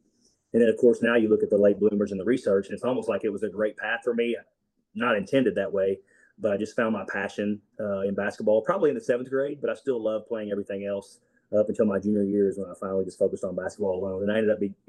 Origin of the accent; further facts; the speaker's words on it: Missouri, United States; accent: Southern; Yeah, so it's crazy because I was really above that Northern line, that Southern line. I grew up in a small town in Southeast Missouri